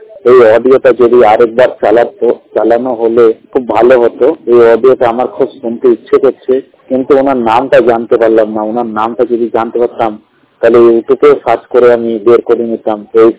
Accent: Allahabad, Uttar Pradesh, India; আমার বাড়ি হলো এলাহাবাদ।

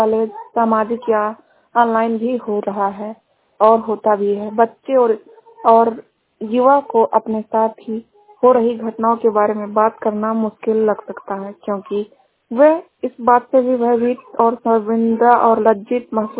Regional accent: Badalpur, Uttar Pradesh, India; District Balrampur से। मेरी उम्र 27 ईयर है। मैं ग्राम सभा बदलपुर से हूँ।

